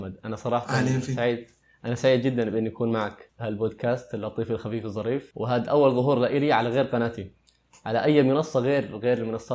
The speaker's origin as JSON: {"language": "Arabic", "country": "Saudi Arabia", "tie": "born or raised there", "also_born_or_lived": "Lebanon / Northern Cyprus", "said": "من لبنان، الجنسية سورية الأم، أمي سورية، نشأت بالسعودية وما زلت بالسعودية، ودرست بقبرص الشمالية، قبرص التركية، درست هندسة معمارية، وحاليا أنا شغال هلأ بالسعودية كمهندس معماري ومصمم جرافيك ومدرب كاليستانكس. عمري 25 سنة."}